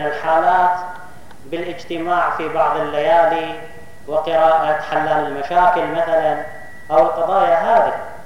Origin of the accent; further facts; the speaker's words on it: Bahrain; من مثل ما حدث عندنا في البحرين